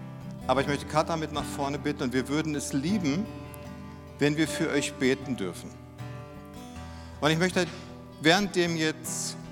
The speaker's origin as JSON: {"language": "German", "town": "Worms", "region": "Rhineland-Palatinate", "country": "Germany", "said": "Mission beginnt hier in Landau, über Worms, wo ich herkomme, bis an die Enden der Erde."}